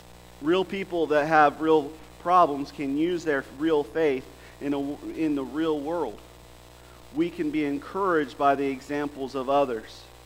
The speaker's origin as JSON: {"language": "English", "town": "Jacksonville", "region": "Florida", "country": "United States", "tie": "born or raised there", "said": "I grew up in Jacksonville, and there's a park like this one."}